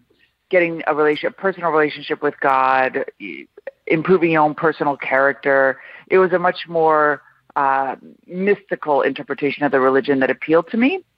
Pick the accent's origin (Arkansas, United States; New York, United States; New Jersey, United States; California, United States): California, United States; Beverly Hills; I was raised in Beverly Hills, California, and I was raised to, my parents are immigrants from Iran. I was born in the United States, but they immigrated. I grew up secular.